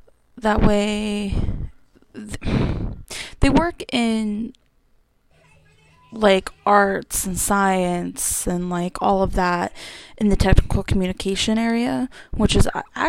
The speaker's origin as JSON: {"language": "English", "town": "Winchester", "region": "Virginia", "country": "United States", "said": "So, I'm actually from Virginia. Like, I'm from Winchester."}